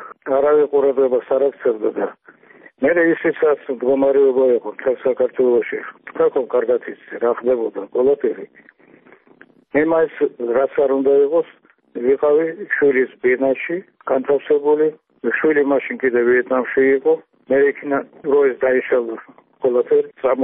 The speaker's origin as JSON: {"language": "Georgian", "region": "Tbilisi", "country": "Georgia", "tie": "born there", "said": "მაგრამ მე ხომ თბილისში დავიბადე"}